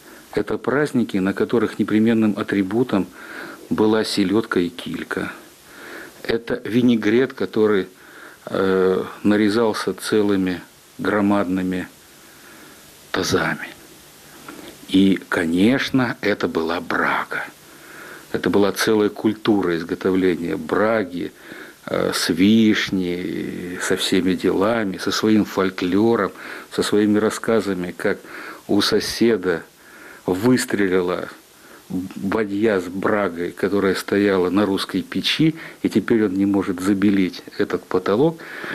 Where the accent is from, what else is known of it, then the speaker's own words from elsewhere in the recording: Ural, Russia; Я родился на Урале в маленьком рабочем поселке, который возник еще в 30-е годы 18 века